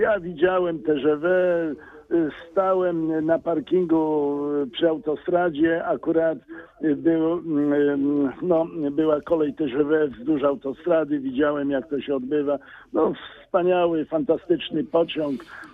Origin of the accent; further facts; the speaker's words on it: Poznań, Greater Poland Voivodeship, Poland; No jestem poznaniakiem.